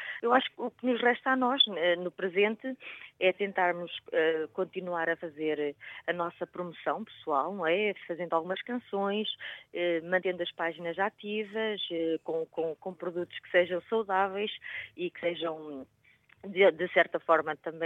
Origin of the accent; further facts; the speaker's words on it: Águeda, Aveiro, Portugal; eu comecei na música com 9 anos, a cantar num grupo aqui de Águeda, eu sou de Águeda, Portugal